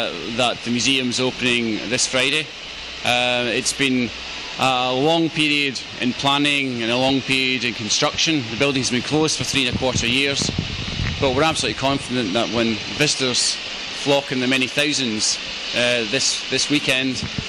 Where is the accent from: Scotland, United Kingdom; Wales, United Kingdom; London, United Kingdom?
Scotland, United Kingdom; Glasgow; I'm from Glasgow, I work in Edinburgh